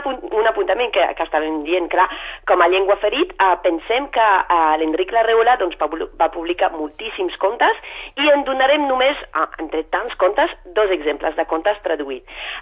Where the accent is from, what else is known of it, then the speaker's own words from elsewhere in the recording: France; I això doncs és una miqueta la meva influència com a francesa.